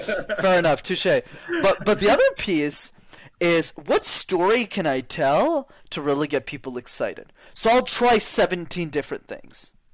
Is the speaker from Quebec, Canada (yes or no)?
yes; Montreal, Quebec, Canada; English is a second language; I grew up in Montreal. Montreal, you need to know how to speak French. I grew up in a French education system.